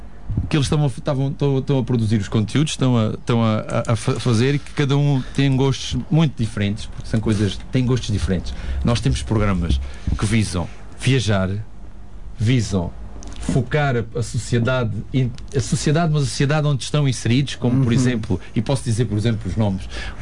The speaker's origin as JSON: {"language": "Portuguese", "town": "Selmes", "region": "Alentejo", "country": "Portugal", "said": "E eu também sou de Selmes."}